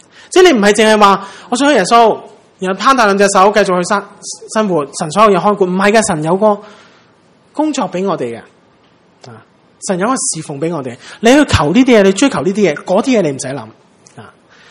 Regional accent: Hong Kong; 即我们香港人呢就很喜欢旅行嘛

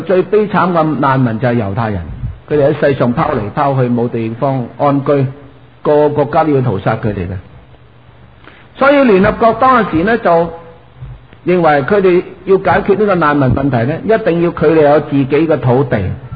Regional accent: Guangdong, China; 譬如我哋广东人。

